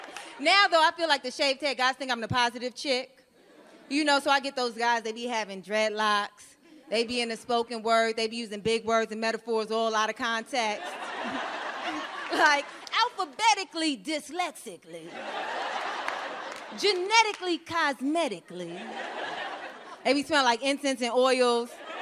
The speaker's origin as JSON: {"language": "English", "region": "New York", "country": "United States", "said": "You know, I'm from New York. I'm used to, like, the hood guy."}